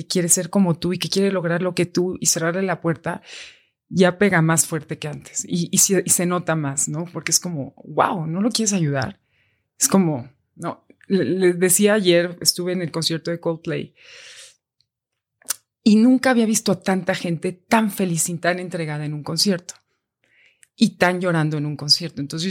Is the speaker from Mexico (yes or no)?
yes; Mexico; cuando llegas y dicen, where are you from? From Mexico.